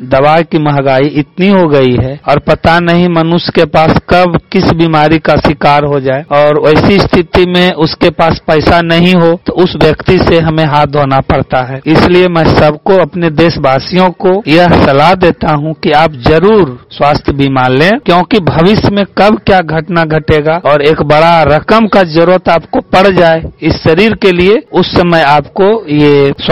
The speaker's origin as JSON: {"language": "Hindi", "town": "Haveli Kharagpur", "region": "Bihar", "country": "India", "said": "मैं हवेली खड़गपुर से बिलोंग करता हूँ।"}